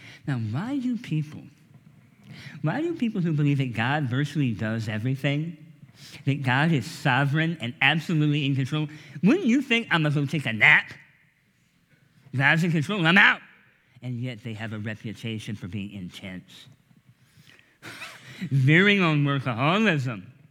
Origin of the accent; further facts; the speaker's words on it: United States; I'm also a member of the Charlottesville community. I have responsibilities therein. I'm an American.